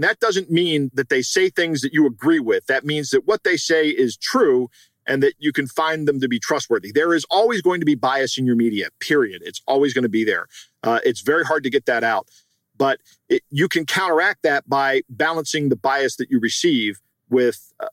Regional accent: United States; And frankly, I'm speaking as an American here, but that's just un-American, right?

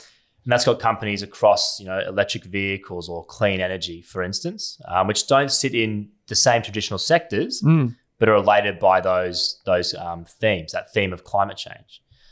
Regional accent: Australia; as an Australian investor

